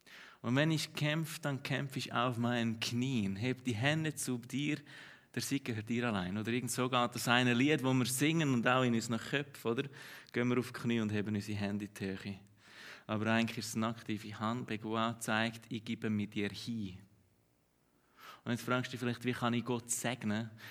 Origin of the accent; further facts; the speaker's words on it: Switzerland; Und ich weiss, wir sind Schweizer